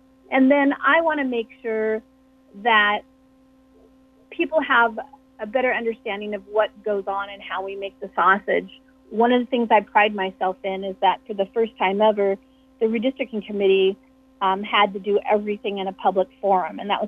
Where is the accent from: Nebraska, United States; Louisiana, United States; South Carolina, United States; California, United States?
Nebraska, United States; Born in McCook, raised in rural Nebraska in Adams County, and our family farm is in Clay County. And growing up in Nebraska